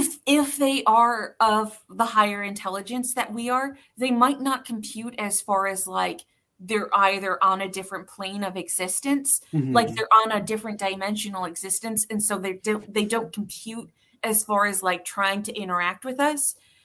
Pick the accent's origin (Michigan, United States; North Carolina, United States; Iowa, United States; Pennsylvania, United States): Michigan, United States; Muskegon; there have been incidents in my hometown of Muskegon